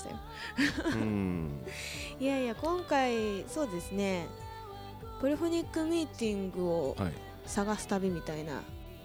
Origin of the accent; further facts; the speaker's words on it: Toyonaka, Osaka, Japan; で15日に、我が地元豊中の